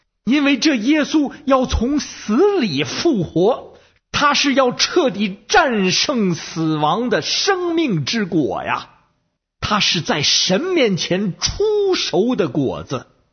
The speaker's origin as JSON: {"language": "Chinese", "region": "Beijing", "country": "China", "said": "各位听众好，我是北京的"}